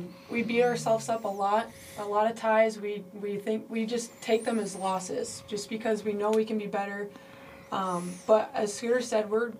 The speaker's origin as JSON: {"language": "English", "town": "Walled Lake", "region": "Michigan", "country": "United States", "said": "Okay, so I went to high school at Walled Lake Central. I'm from Walled Lake, Michigan."}